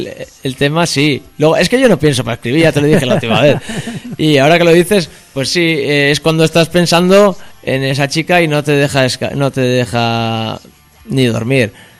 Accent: Zaratamo, Basque Country, Spain; en la plaza de mi pueblo, en Zarátamo

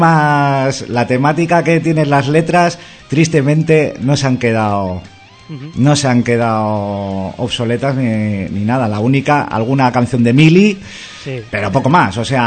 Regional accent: Basque Country, Spain; el barrio, nosotros somos de Mamariga, entonces pues el barrio que tiene mucha cultura de punk y tal

